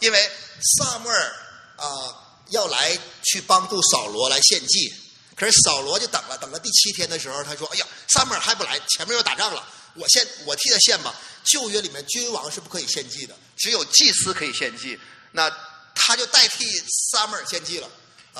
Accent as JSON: {"language": "Chinese", "region": "Northeast China", "country": "China", "said": "我们东北人就我很稀罕你啊，"}